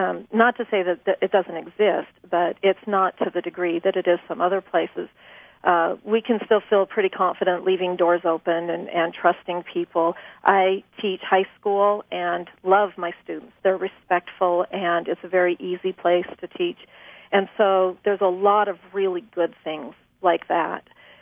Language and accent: English; Utah, United States; Growing up in Utah is kind of difficult.